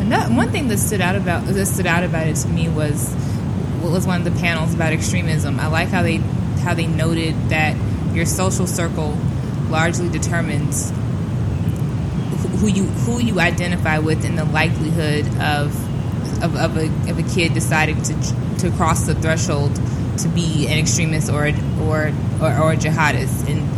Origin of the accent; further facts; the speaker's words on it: Tuskegee, Alabama, United States; now in Monterey, United States; I'm from Tuskegee, Alabama